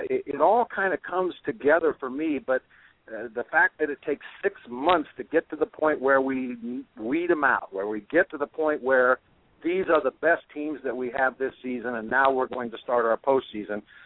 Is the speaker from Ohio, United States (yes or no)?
yes; Ohio, United States; I was born and raised in Ohio, so I grew up a Cleveland Indians fan back in the mid-60s